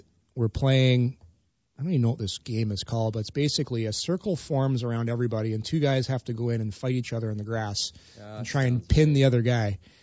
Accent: Ottawa, Ontario, Canada; Growing up in Ottawa, I didn't even go to Ottawa 67's games.

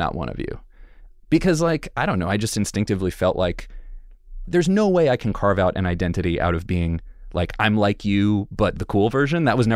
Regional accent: Connecticut, United States; I grew up in the Connecticut suburbs. There's nothing very interesting about the Connecticut suburbs.

